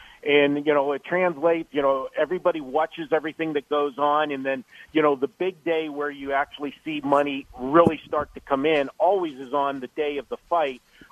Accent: Pittsburgh, Pennsylvania, United States; My home state was Pittsburgh. I'm from Pittsburgh.

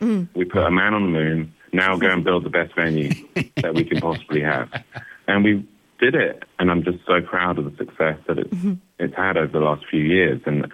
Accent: Wimbledon, London, United Kingdom; We grew up in London, Wimbledon to be exact

